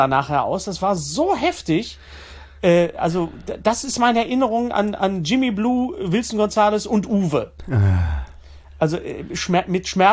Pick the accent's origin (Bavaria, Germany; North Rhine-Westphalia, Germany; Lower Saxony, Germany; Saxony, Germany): Bavaria, Germany; wir kommen aus dem Allgäu, wie man hört, nicht?